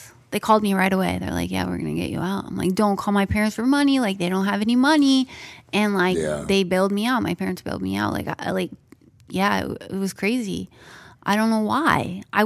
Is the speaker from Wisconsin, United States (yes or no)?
no; Montana, United States; I'm from Montana. I love drinking and driving.